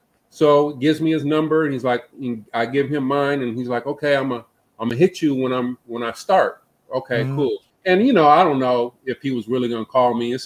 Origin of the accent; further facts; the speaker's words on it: San Diego, California, United States; I'm coming from San Diego.